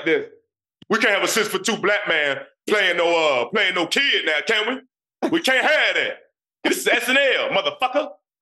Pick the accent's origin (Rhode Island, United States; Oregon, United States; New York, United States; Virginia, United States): Virginia, United States; I'm the same way. We're both from Virginia.